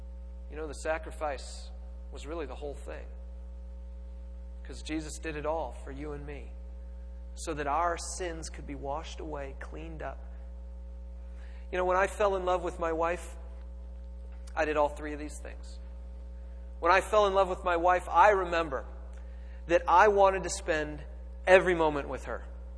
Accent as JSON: {"language": "English", "region": "California", "country": "United States", "said": "Now, I'm from California. That's a sacrifice, my friends."}